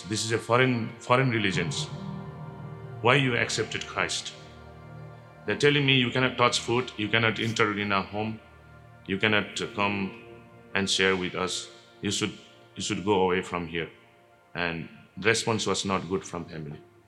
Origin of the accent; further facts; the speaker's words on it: Chirang, Bhutan; English is a second language; I am from Bhutan. Bhutan is south of China and north of India, in between China and India. I was living in Chirang, Bhutan, one of the very small village.